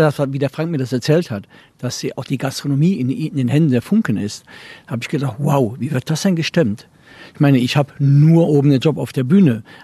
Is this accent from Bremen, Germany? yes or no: no; Cologne, North Rhine-Westphalia, Germany; ich bin ja eine Kölsche Jung